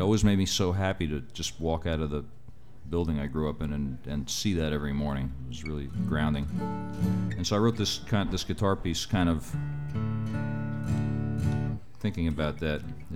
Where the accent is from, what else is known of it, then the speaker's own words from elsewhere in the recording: Bronx, New York, United States; I grew up in the Bronx, New York. I grew up on a really crowded street